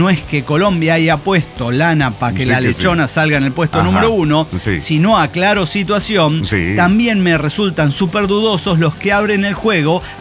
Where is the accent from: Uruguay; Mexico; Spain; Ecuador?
Mexico; Monclova, Coahuila; yo soy de Monclova, por eso hablo con autoridad